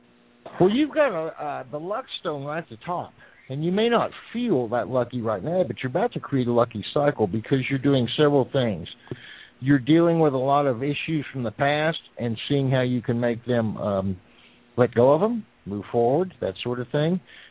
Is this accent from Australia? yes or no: no; the South, United States; y'all, excuse me, I'm from the South.